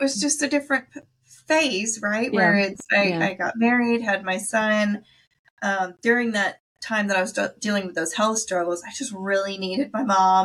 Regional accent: Alabama, United States; also born or lived in Texas; My people moved all around, but I grew up in Texas until I was 10 and then moved from Texas to Alabama. I went to Madison Crossroads Elementary, MXR out in Tony, and then Sparkman High School. And so really Alabama is home

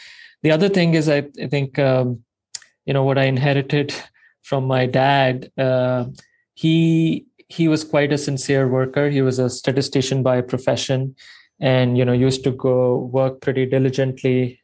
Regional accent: India; So I was born and raised in India, did my, you know, background in technology and computer science.

